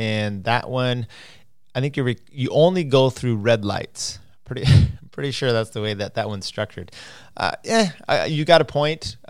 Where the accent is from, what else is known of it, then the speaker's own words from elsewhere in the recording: Pacific Northwest, United States; I grew up in the Northwest. We had a few good riders there.